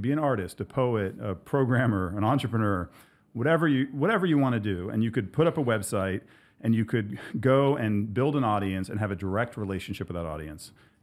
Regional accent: Ohio, United States; like I was just my own background, like I came from Ohio. My parents were professors.

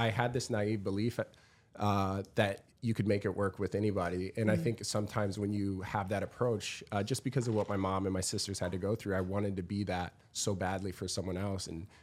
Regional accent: South Dakota, United States; So I grew up in South Dakota, small town Midwest.

